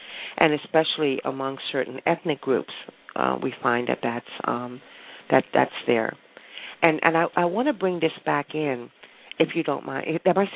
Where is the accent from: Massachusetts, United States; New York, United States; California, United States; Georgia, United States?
California, United States; Los Angeles; Yes. That's where I grew up, as a matter of fact.